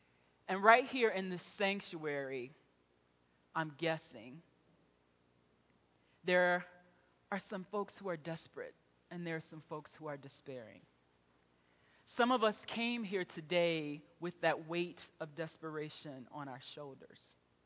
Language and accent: English; Chicago, Illinois, United States; I am so desperate for my hometown. I grew up in a beautiful, safe community in Chicago.